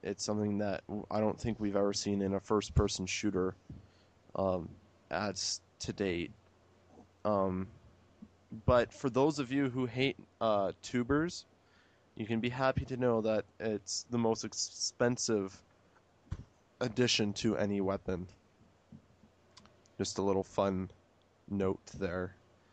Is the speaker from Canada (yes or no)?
yes; Canada; I'm Canadian. What do I know?